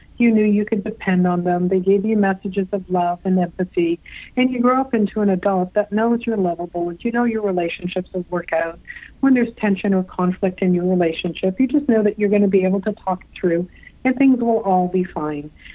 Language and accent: English; Canada; I'm Canadian.